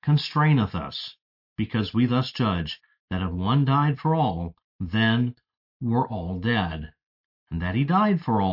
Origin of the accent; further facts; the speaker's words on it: Texas, United States; My home state of Texas requires all public schools to post the Ten Commandments